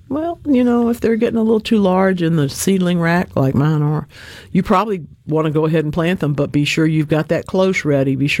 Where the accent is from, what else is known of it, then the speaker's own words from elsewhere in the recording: Louisiana, United States; In my home state of Louisiana, they grow bell peppers by the acre